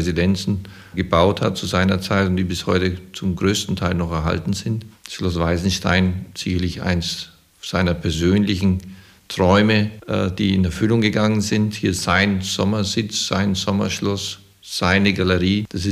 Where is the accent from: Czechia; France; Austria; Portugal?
Portugal; moved away; also born or lived in Germany / Switzerland / Colorado, United States; Ja, also geboren in Portugal. Und dort auch aufgewachsen, in der Schule dann in Deutschland gewesen, über in die Schweiz.